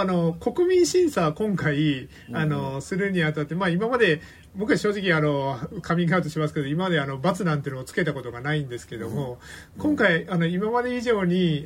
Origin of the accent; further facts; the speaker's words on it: Fukuoka, Japan; 私は福岡県出身で、